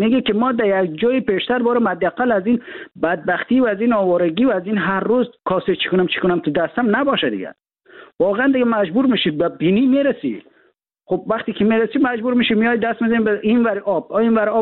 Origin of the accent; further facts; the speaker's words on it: Afghanistan; ما در افغانستان در کشور جنگ زده بزرگ شدیم.